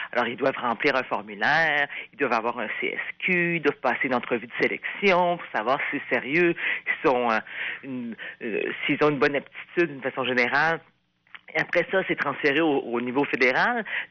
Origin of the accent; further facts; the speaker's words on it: France; Mais quand on est français, c'est sûr, on est plus exigeant. Je veux dire, on n'arrive pas d'un pays en guerre